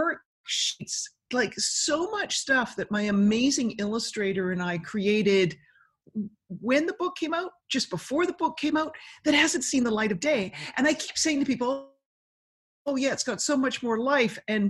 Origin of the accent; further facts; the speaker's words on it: Canada; So being Canadian